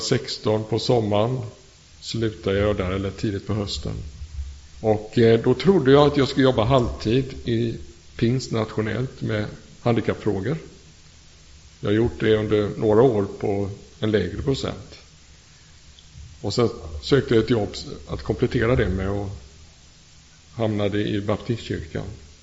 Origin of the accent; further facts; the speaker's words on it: Gothenburg, Västra Götaland County, Sweden; also born or lived in Åtvidaberg; Jag kommer från Göteborg från början, och efter har jobbat i ett antal pingstförsamlingar hamnade jag slutet på förra årtusendet i Åtvidaberg, där jag varit pingstpastor